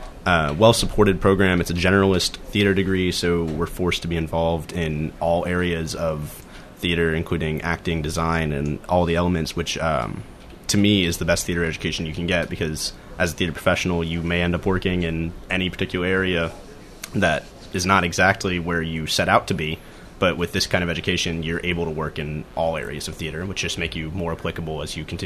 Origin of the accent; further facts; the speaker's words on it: Knoxville, Tennessee, United States; Oh, well, I grew up in Knoxville, Tennessee, and was a very active theater student there at my high school.